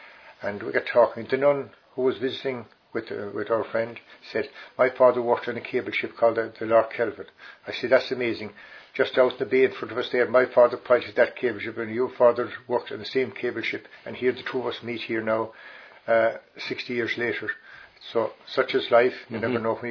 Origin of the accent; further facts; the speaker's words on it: Valentia Island, Munster, Ireland; I was born here in Valencia Island afterwards. And there was a family of nine of us all together, and we lived here on the edge, looking out over Dingle Bay and the Blaskets